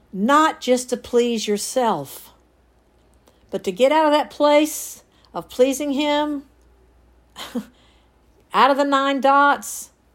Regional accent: the South, United States; accent: southern; are they going to make fun of my southern accent?

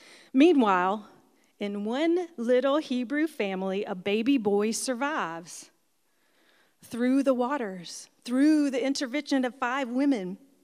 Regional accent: Alabama, United States; I'm from Alabama, okay? Okay, that is his name today. If you say Pharaoh, you're probably not as Southern as me.

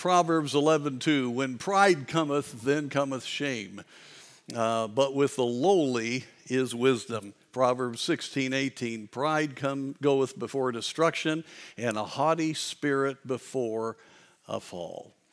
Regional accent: Colorado, United States; Growing up in Southwest Colorado, my best friend was a rancher's son who made some money breaking horses.

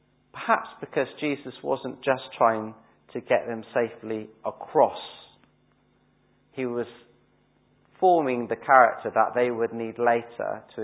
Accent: South West England, United Kingdom; accent: Cornish; I've saved you from my Cornish accent.

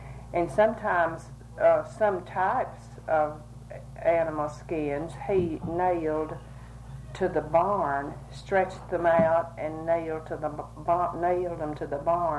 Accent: Burke, Texas, United States; born there; I was born near Burke, Texas, October the 3rd, 1913.

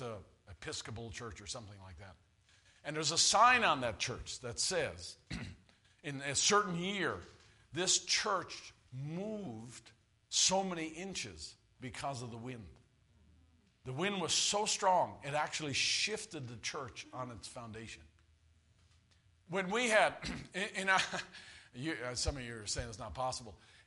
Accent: Newfoundland and Labrador, Canada; when I grew up in Newfoundland, I lived on an island. Newfoundland's a big island. And they call it the Rock.

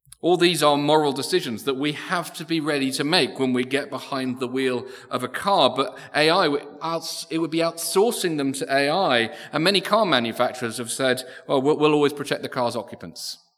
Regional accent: United Kingdom; because I'm British and that's what we do.

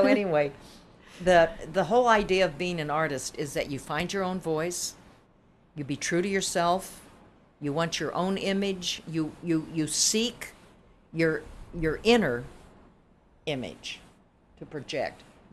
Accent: Wichita, Kansas, United States; I mean, I'm from Wichita

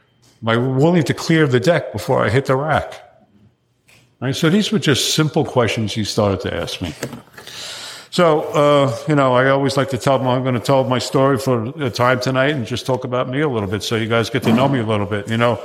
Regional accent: New Jersey, United States; You know, I grew up in northern New Jersey. I grew up on the Hudson, New Jersey side of the Hudson River overlooking Manhattan. I'm 67 years old. You know, I grew up in the 60s, really, and it was just a tough neighborhood.

